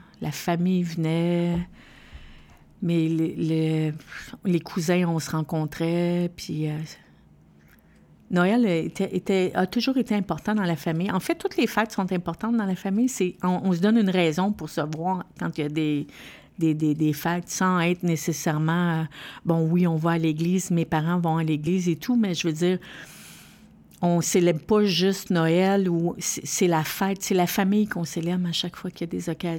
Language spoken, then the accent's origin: French; LaSalle, Quebec, Canada; Je suis née à l'hôpital de Lachine, mais je suis de Ville-la-Salle.